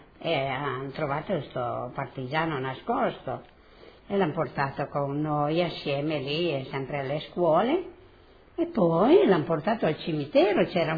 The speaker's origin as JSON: {"language": "Italian", "town": "Susa", "region": "Piedmont", "country": "Italy", "tie": "born there", "said": "sono nata a Susa il 18/1/1928"}